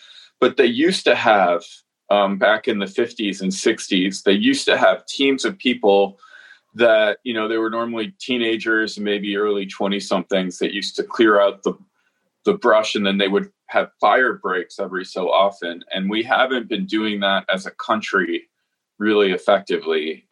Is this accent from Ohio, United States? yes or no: yes; Ohio, United States; I grew up in Ohio, so I'm a Midwesterner, and I still feel like that sort of culture is my home.